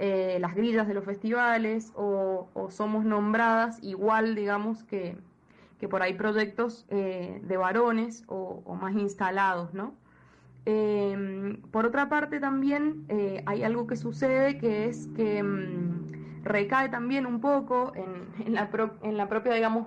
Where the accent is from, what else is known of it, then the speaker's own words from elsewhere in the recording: Mendoza, Argentina; de Mendoza